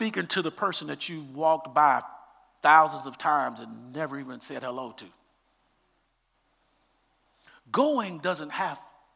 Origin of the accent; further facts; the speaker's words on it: Dallas, Texas, United States; You talk about uncomfortable? I'm from Oak Cliff. How did I end up here?